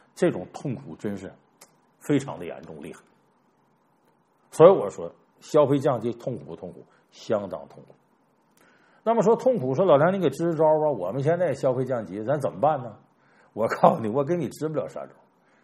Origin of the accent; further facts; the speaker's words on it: Northeast China, China; 我原来笑话我们东北人嘛，虚荣